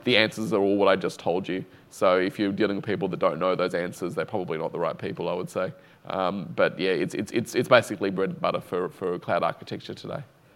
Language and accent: English; Australia; So I'm from Australia.